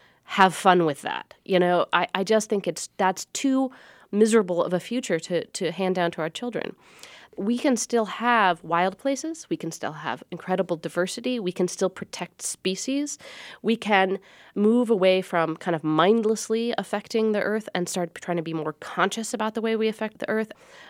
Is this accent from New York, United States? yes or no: no; Seattle, Washington, United States; I mean, I grew up in Seattle and I had a very nature-loving childhood that involved a lot of scrubby city parks and kind of empty lots.